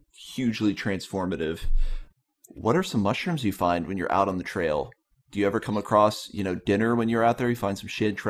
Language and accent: English; East Coast, United States; now in West Coast, United States; I'm from the East Coast as well, and now that I'm on the West Coast, we don't have Hen of the Woods out here